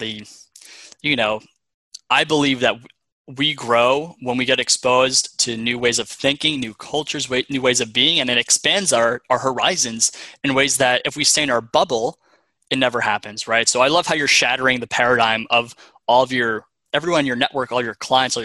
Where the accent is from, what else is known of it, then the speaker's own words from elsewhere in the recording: Long Island, New York, United States; I'm from Long Island. So I have friends that are doing red eyes from long, like JFK out to LAX